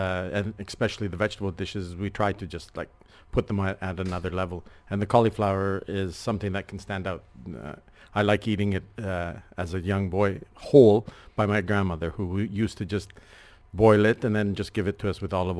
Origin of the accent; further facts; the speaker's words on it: Regina, Saskatchewan, Canada; also born or lived in Greece; So I was born in Greece, but raised in Canada, in the middle of the prairies, Regina, Saskatchewan.